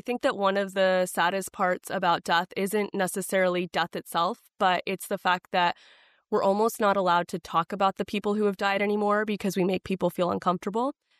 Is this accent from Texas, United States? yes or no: yes; Dallas, Texas, United States; Yeah, so I am Mexican-American. I grew up in Dallas, Texas.